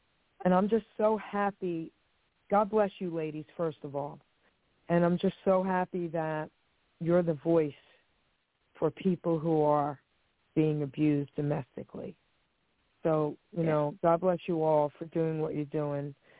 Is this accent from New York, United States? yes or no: yes; Long Island City, New York, United States; I just remember growing up in Long Island City, New York, and it was a very close neighborhood.